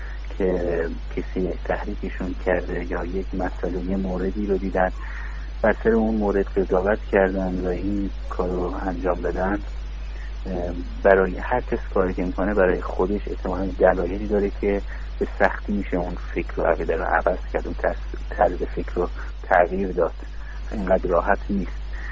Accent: Yazd, Iran; داخل مرکز شهر خودمون، مرکز شهر یزد

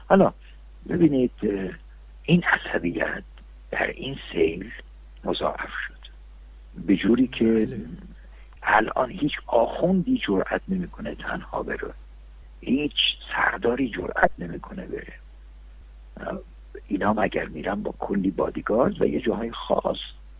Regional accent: Iran; من هر دفعه وارد سوسنگرد شدم به عنوان یک ایرانی، به عنوان یک هموطن خجالت کشیدم.

